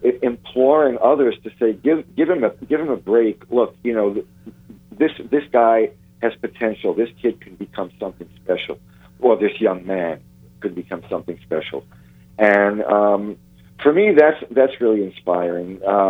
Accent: Brooklyn, New York, United States; well, since I grew up in Brooklyn, we would have been hanging out at the park.

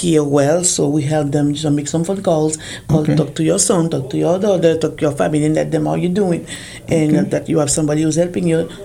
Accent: Paris, Île-de-France, France; English is a second language; moved away as an adult; So my accent, Paris. I grew up in Paris. And my family from the Caribbean, but French Caribbean. And then okay. I'm from France. So I grew up there. My husband bring me here.

